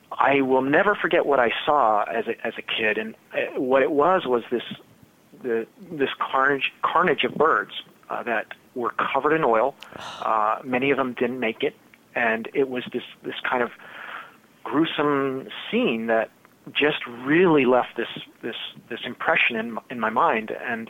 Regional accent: California, United States; I was about four. I grew up here in the Bay Area, and back in the early 1970s, there were two oil tankers that collided under the Golden Gate Bridge

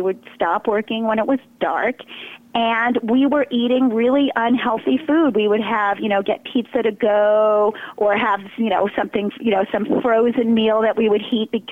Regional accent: Brooklyn, New York, United States; Well, so my husband and I are both from New York. I was born in Brooklyn and went to high school in Manhattan.

